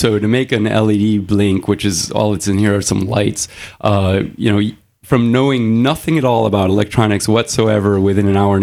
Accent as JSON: {"language": "English", "town": "San Francisco", "region": "California", "country": "United States", "said": "I am not, but I like hanging out with them. I'm from San Francisco."}